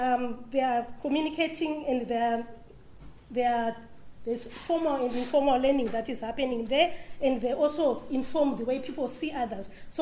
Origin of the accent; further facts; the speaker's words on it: Zimbabwe; moved away as an adult; now in Finland; I'm also speaking here in Finland. I'm having moved from Zimbabwe, a country that has been going through a crisis, economic and political crisis